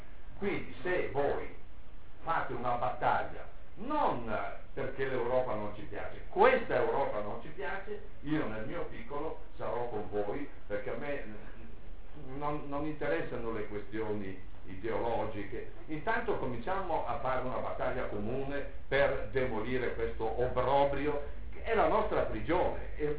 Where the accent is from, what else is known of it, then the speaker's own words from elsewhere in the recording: Bergamo, Lombardy, Italy; io sono di Bergamo, so come si costruiscono le case